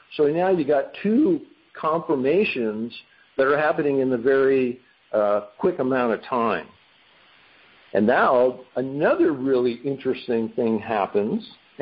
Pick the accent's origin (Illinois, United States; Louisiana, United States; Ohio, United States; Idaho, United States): Illinois, United States; You know, I grew up in Illinois. There were right on the Mississippi River